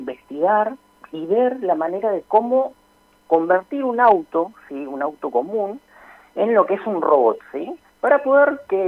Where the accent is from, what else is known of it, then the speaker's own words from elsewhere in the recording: Trelew, Chubut, Argentina; del interior de lo que es la Argentina, igual que yo, que soy de Trelew.